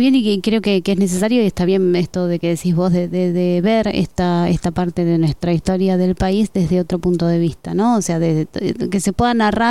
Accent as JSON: {"language": "Spanish", "country": "Argentina"}